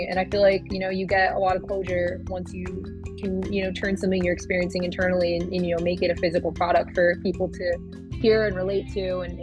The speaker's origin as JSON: {"language": "English", "town": "Tampa", "region": "Florida", "country": "United States", "tie": "born or raised there", "lives_now": "Nashville, United States", "said": "I'm based in Nashville now, but I'm actually originally from Tampa, Florida, where I grew up."}